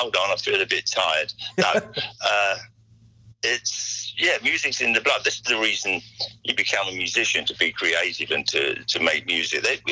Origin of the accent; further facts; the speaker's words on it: New York, United States; And I'm an islander. I'm a New Yorker.